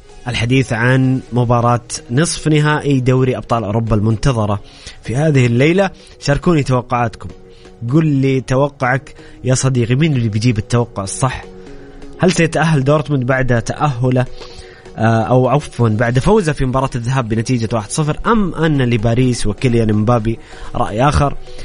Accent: Jeddah, Makkah Province, Saudi Arabia; فاهم عليك أنا جداوي زيك

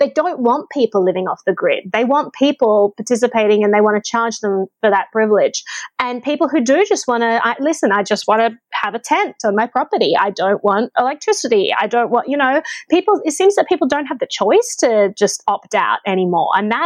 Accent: Australia; I was like, okay, as an Australian, I could live in New Zealand

